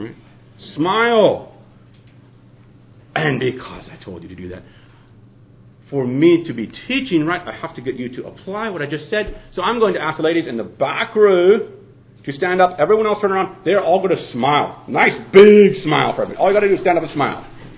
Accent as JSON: {"language": "English", "region": "Missouri", "country": "United States", "tie": "born there", "said": "I was born in Missouri"}